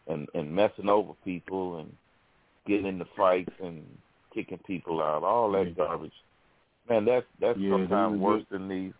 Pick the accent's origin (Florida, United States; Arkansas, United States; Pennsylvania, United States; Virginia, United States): Arkansas, United States; No, that's in my hometown in Arkansas.